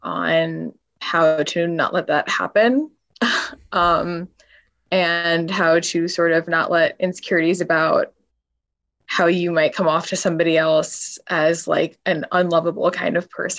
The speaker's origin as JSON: {"language": "English", "town": "New York City", "region": "New York", "country": "United States", "said": "I'm 26 and I'm from New York City."}